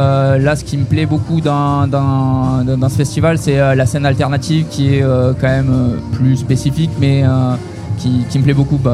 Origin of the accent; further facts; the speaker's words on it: France; now in Saint-Denis, Réunion; Moi, je suis pas natif de La Réunion, je suis arrivé de métropole juste avant